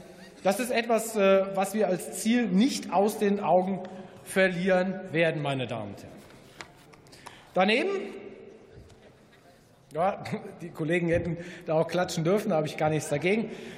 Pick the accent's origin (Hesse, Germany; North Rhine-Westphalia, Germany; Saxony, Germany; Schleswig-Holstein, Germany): Hesse, Germany; Fulda; weil in meiner Heimatstadt Fulda merke ich